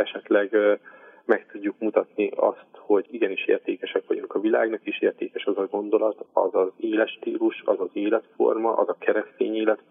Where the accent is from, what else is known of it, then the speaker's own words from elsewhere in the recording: Nyíregyháza, Szabolcs-Szatmár-Bereg, Hungary; Én Nyíregyházán élek a családommal, a feleségemmel és 4 gyerekemmel. Hát itt nőttem fel ebbe a közösségbe, a nyíregyházi belvárosi közösségbe.